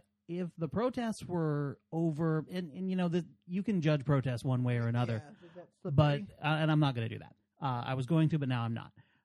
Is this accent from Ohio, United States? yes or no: no; Vermont, United States; And when I first moved here, because I'm from Vermont, and nobody really protests very much there.